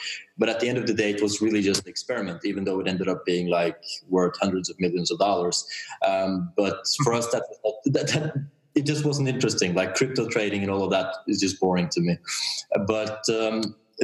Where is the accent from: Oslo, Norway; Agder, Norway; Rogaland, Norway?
Oslo, Norway; from Oslo, Norway.